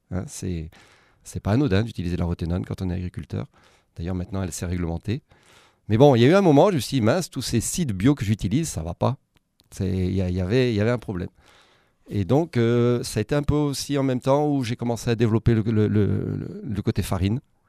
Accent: Grenoble, Auvergne-Rhône-Alpes, France; Et puis que moi, je suis grenoblois et que je connaissais les débouchés sur Grenoble.

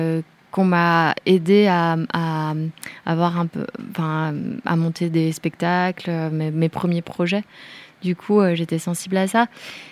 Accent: Bourgogne-Franche-Comté, France; Nous, on vient de là, c'est le Haut-Jura. Nous, on vient du Jura.

